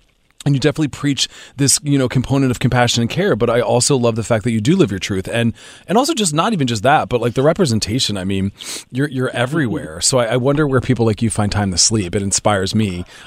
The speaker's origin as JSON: {"language": "English", "town": "Philadelphia", "region": "Pennsylvania", "country": "United States", "said": "Because I'm from Philly. We just like either go grab a slice of pizza, or we just get some delivery or something."}